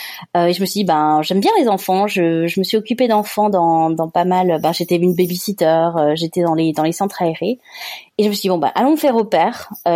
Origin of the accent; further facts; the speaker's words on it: France; accent: French; J'avais mon petit accent français forcément.